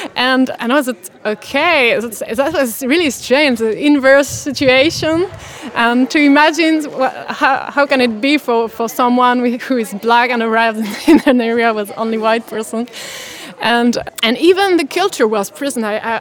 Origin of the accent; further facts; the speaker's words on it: Montpellier, Occitania, France; English is a second language; I remember I come from Montpellier